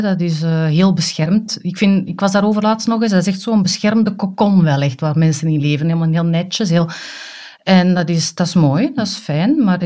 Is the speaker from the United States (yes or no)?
no; Brasschaat, Flanders, Belgium; now in France; ik ben origineel van Brasschaat, van Mariaburg. Maar ik denk iets meer zelfs dan een tiental jaar geleden zijn mijn man en ik naar Frankrijk verhuisd voor het werk.